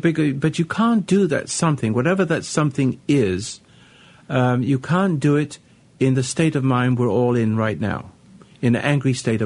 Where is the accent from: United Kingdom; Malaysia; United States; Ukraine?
United Kingdom; England; What I'm trying to say is that I come from England. I've brought some of my English with me